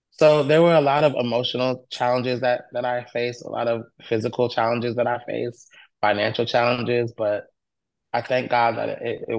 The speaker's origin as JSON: {"language": "English", "region": "Connecticut", "country": "United States", "also_born_or_lived": "Washington", "said": "Like I said, I'm from Connecticut. New York is, you know, very close to there."}